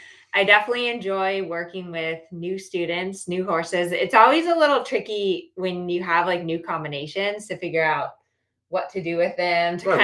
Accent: Colorado, United States; now in California, United States; I grew up in Colorado. My mom still lives in Colorado, but I left and moved to California.

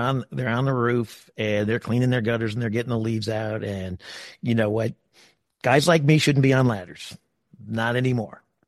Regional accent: Midwest, United States; I grew up in the Midwest where it was more just like a brownie bake sale.

